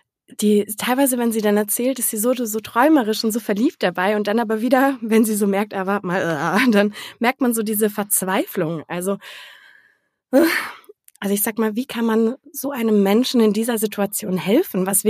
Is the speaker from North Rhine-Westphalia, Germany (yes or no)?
yes; Cologne, North Rhine-Westphalia, Germany; Er lebt in der Nähe von Köln, meiner Heimatstadt